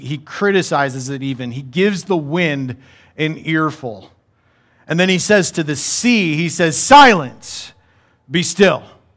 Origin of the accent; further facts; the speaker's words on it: Michigan, United States; We're from Michigan. We all know about Edmund Fitzgerald.